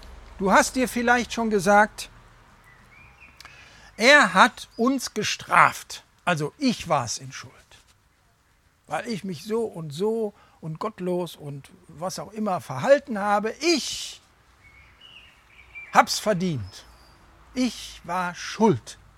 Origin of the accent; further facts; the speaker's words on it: Cologne, North Rhine-Westphalia, Germany; Wir haben eine Bergwanderung gemacht. Als Kölner.